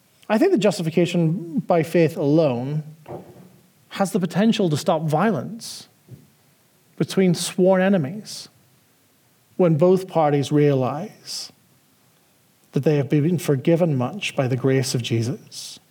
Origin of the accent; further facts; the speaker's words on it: Northern Ireland, United Kingdom; subculture is like where I grew up in Northern Ireland.